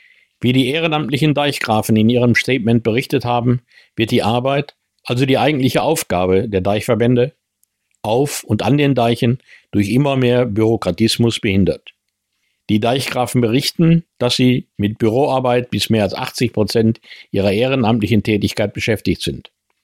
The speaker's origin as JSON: {"language": "German", "town": "Wyk auf Föhr", "region": "Schleswig-Holstein", "country": "Germany", "tie": "born or raised there", "said": "als Kind auf der Nordseeinsel Wick auf Föhr, habe ich die letzte große Sturmflut an der Nordseeküste miterlebt"}